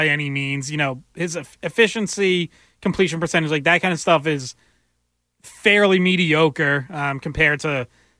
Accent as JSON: {"language": "English", "town": "Seattle", "region": "Washington", "country": "United States", "tie": "born or raised there", "said": "Yeah, even more than my hometown Seahawks."}